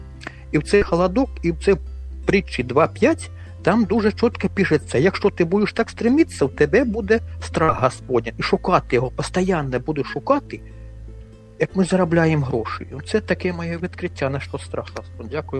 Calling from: Kraków, Lesser Poland, Poland; бо я з Кракова телефоную.

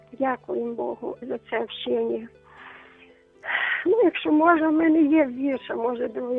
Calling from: Donetsk Oblast, Ukraine; я з Донецької області.

